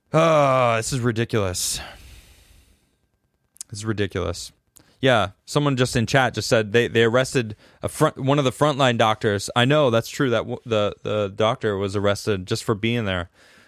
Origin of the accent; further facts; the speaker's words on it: United States; I'm no longer a Democrat. To be honest, I'm not a Republican. I'm just an American.